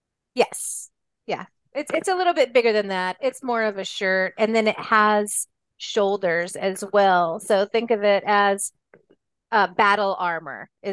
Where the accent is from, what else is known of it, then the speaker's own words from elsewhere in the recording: California, United States; also born or lived in Seattle; So when I moved from Seattle after my diagnosis back down to California, where I was born and raised, I started writing in Bike MS Bay to Bay.